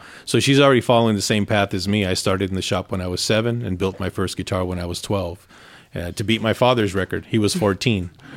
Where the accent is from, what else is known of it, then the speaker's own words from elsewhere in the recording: East Los Angeles, California, United States; So we grew up boxing as well. And I grew up in East Los Angeles.